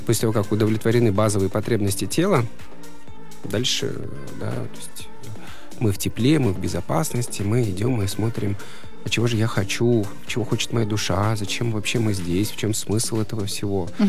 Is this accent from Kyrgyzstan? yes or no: yes; Kyrgyzstan; Я типичный, типичный кыргыз. Монголоидный, такой не очень симпатичный, очень узкие глаза.